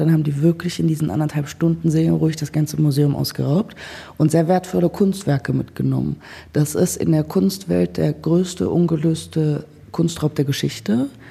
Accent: Dersim, Tunceli Province, Turkey; Das ist aus der Region, aus Dersim, wo ich herkomme, heißen wirklich tatsächlich sehr viele so.

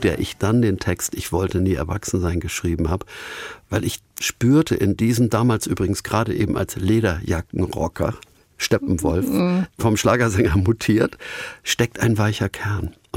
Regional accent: Hamburg, Germany; Dieser Fluss hat mich ja eigentlich als Hamburger immer als elbabwärts geprägt. Mein Vater war Seemann.

